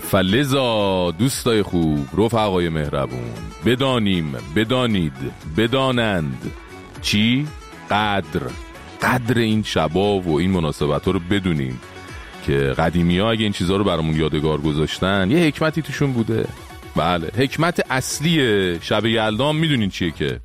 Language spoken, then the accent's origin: Persian; Iran; خوبیش اینه که ما ایرانی هستیم حداقل